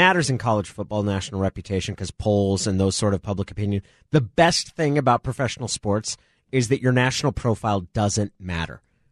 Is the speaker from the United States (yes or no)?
no; Canada; because I'm from Canada.